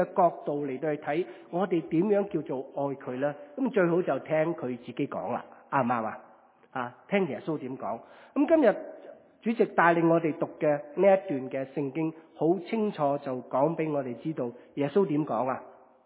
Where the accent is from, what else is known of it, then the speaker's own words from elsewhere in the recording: Guangdong, China; 即係我廣東人咧就話，你要扮嘢